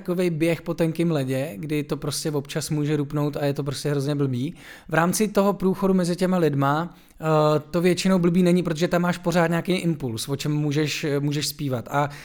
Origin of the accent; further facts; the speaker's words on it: Třinec, Moravian-Silesian Region, Czechia; protože já jsem z Třince, takže já, když přijedu domů, tak mluvím krátkým zobakem.